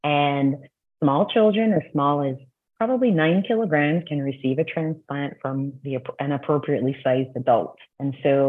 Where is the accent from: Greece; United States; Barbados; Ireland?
Barbados; My fun fact, or the thing that I'm most proud of, is that I'm from the beautiful island of Barbados.